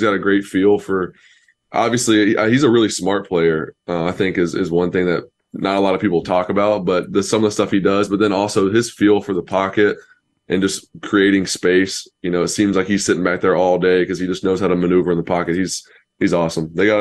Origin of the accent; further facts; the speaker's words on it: Knoxville, Tennessee, United States; born there; My family is huge Tennessee fans. I was born in Knoxville.